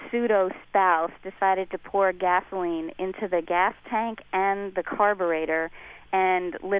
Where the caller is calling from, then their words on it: Palo Colorado Canyon, California, United States; I'm calling from Palo Colorado Canyon in California.